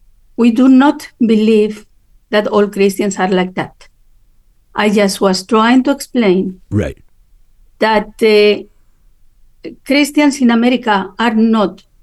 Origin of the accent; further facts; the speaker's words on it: Spain; I grew up in Europe. I grew up in Spain. I know what I'm talking about.